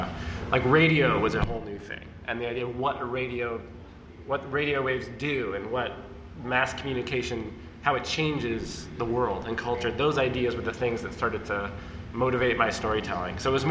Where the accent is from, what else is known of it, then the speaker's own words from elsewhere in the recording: West Coast, United States; I grew up on the West Coast where like, you know, Jewish culture and Jewish people aren't as visible